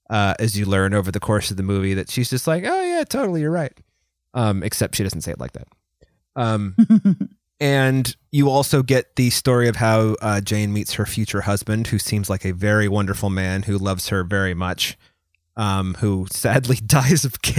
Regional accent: England, United Kingdom; I will button it back up because I'm English.

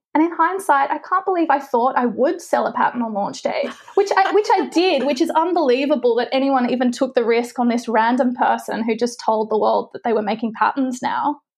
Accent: Australia; also born or lived in London; because I'm Australian, you can't stay there beyond 2 years because of the visa.

